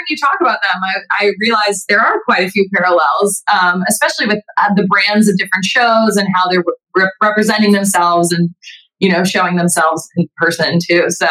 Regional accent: California, United States; I'm out here in LA. I'm from Southern California.

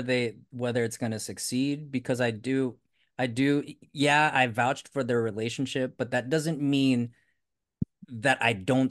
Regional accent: Philippines; I'm Filipino, so I'm on the fence when it comes to the relationships that are in the Philippines, only because they hit close to home for me.

